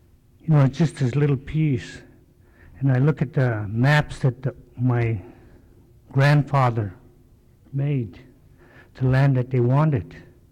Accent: Minto, Alaska, United States; I work for Tenant and Chiefs, and I'm originally from Minto.

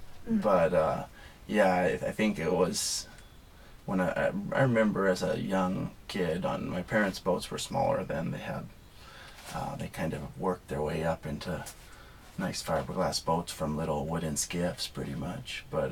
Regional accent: Alaska, United States; also born or lived in Fairbanks, Alaska; All right, I was born in Fairbanks, Alaska, 1981, May 21st, 1981. And I think when I was a month old, I first came out to the Hobbit Hole with my folks.

